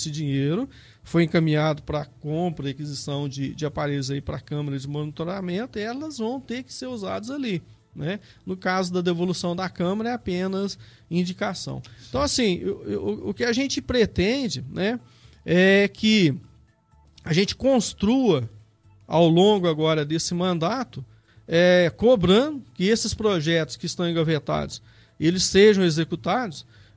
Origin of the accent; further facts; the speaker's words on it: Carmo do Rio Claro, Minas Gerais, Brazil; Eu cresci, eu nasci aqui em Carmo do Rio Claro, mas eu saí para estudar, né?